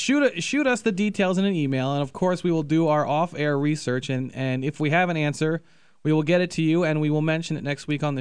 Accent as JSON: {"language": "English", "region": "Maryland", "country": "United States", "said": "I'm from Maryland"}